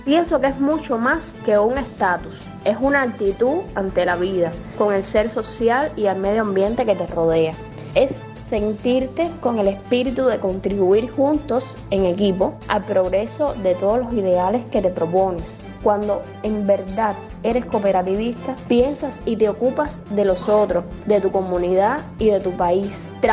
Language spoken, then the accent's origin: Spanish; Cuba; soy cubana.